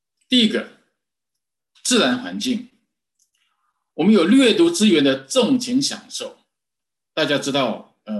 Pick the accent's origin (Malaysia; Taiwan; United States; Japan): United States; 如果中国要像我们美国人这样的过得上生活水平